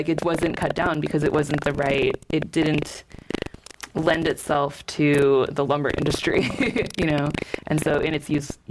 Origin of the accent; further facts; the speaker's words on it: California, United States; I'm someone, I grew up in California. I spend a lot of time up north.